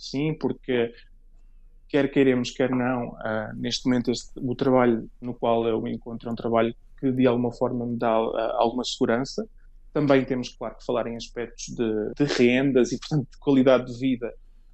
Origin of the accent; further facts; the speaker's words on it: Almada, Lisbon, Portugal; moved away; Sinto falta de Lisboa, porque eu sou de Lisboa, portanto, de Almada, mas portanto, nasci em Lisboa.